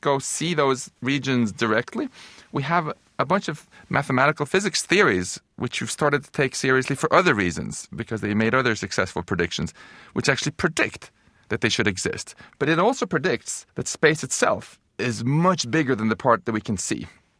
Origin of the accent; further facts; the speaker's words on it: Stockholm, Stockholm County, Sweden; English is a second language; my hometown of Stockholm.